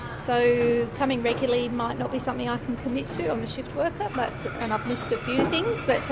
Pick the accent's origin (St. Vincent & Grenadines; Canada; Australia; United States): Australia; Alice Springs, Northern Territory; I'm from Alice Springs.